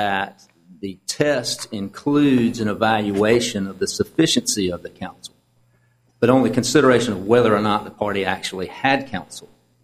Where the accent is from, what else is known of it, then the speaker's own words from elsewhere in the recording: Florence, South Carolina, United States; from Florence, South Carolina.